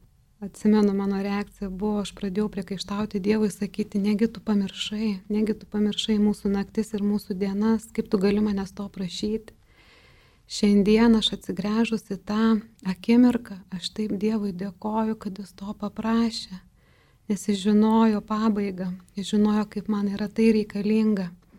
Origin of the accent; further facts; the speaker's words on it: Telšiai, Telšiai County, Lithuania; Aš užaugau Telšiuose. Mažame miestelėje, 5 vaikų šeimoje